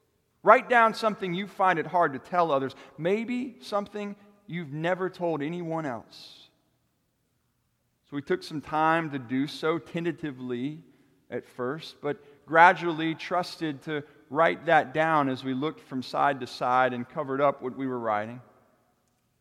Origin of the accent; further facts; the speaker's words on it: Lakeland, Florida, United States; Mr. Hughes was the local theater guru in my hometown of Lakeland, Florida.